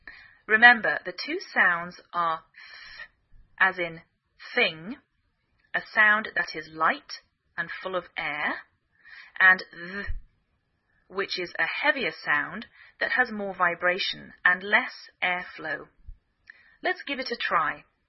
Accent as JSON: {"language": "English", "region": "England", "country": "United Kingdom", "lives_now": "United States"}